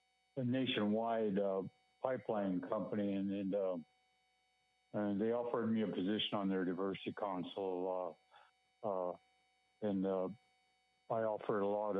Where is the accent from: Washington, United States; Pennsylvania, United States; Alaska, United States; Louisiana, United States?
Alaska, United States; Fairbanks; born there; I was born here in Fairbanks 82 years ago